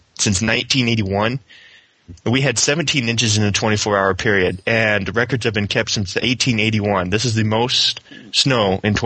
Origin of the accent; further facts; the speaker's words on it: Mead, Washington, United States; from Mead, Washington.